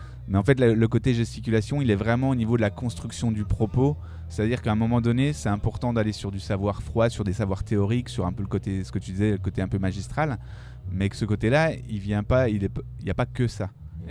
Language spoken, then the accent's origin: French; Étival, Bourgogne-Franche-Comté, France; Donc moi, je viens du Haut-Jura, une petite commune qui s'appelle Étival. C'est une petite commune de 300 habitants.